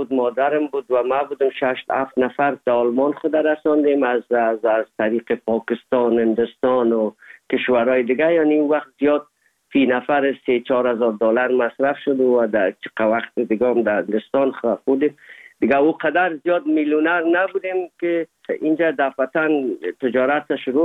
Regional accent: Afghanistan; now in Hamburg, Germany; زمانی که ما از افغانستان آمدیم

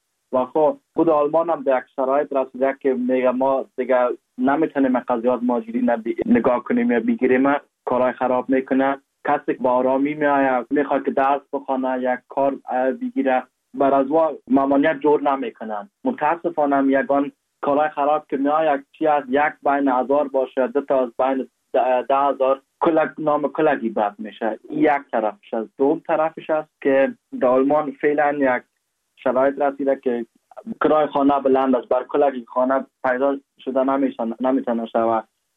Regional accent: Afghanistan; now in Germany; هر وقت میگم که آلمان هستم تا هم از افغانستان میام

